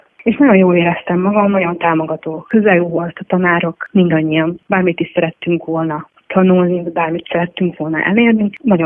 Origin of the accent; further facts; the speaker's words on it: Szeged, Csongrád-Csanád, Hungary; born there; also born or lived in Apátfalva; Szegeden születtem, Apátfalván éltem.